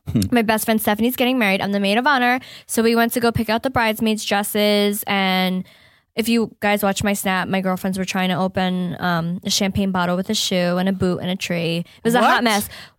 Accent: New York, United States; because my mom still lives in my hometown, upstate New York, and so do my girlfriends.

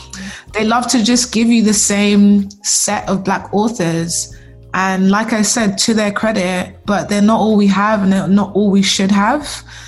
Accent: United Kingdom; born there; even as a British born Black person, that really understanding what race relations were

